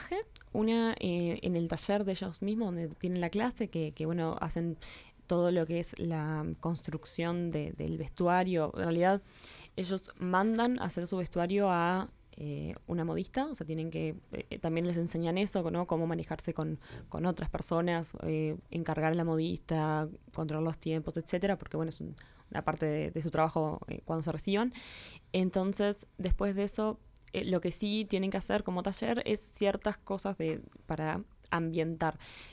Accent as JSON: {"language": "Spanish", "town": "Parque del Plata", "region": "Canelones", "country": "Uruguay", "said": "porque yo soy claro, del Parque de Plata, vivo ahí"}